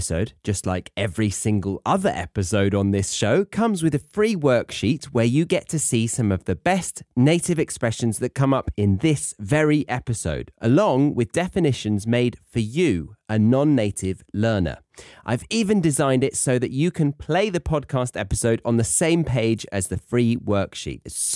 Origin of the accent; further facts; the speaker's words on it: United Kingdom; I, as a Brit, have been brainwashed into thinking